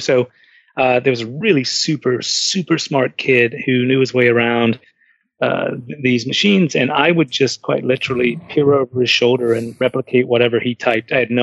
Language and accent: English; New Zealand; I grew up in New Zealand on a sheep farm in an iron sand mining community